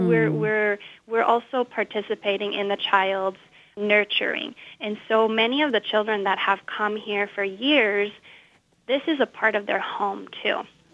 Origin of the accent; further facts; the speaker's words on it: Thailand; So in my case, I didn't grow up in the U.S. or Finland. I grew up in Thailand. I don't have citizenship there, but that's where my childhood was.